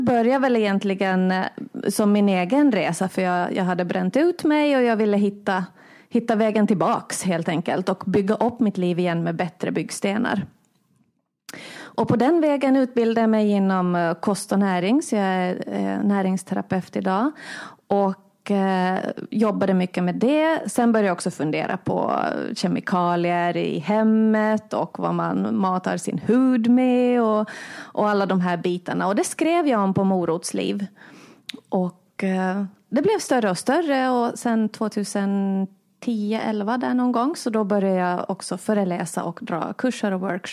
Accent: Ostrobothnia, Finland; first language sv; now in Stockholm, Sweden; Och jag är finlandssvensk, född och uppvuxen i Österbotten i Finland, men har svenska som modersmål som många, många andra där. Och flyttade till Stockholm för 4 år sedan.

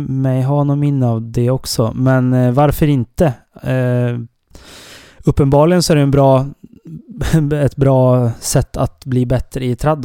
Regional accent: Evertsberg, Dalarna County, Sweden; Evertsbergsrännet hemma min hemby Evertsberg, halvvägs på Vasan, körde sig helgen

